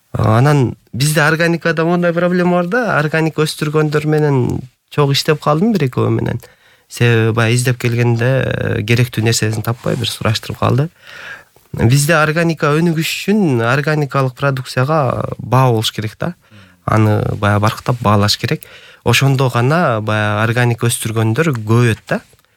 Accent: Aksy, Jalal-Abad Region, Kyrgyzstan; Мисалы бизде мен өзүм Жалал абад Аксыдан болом.

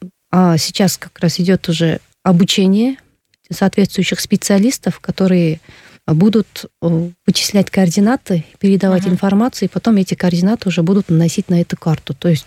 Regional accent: Kyrgyzstan; А мы как бы из Кыргызстана

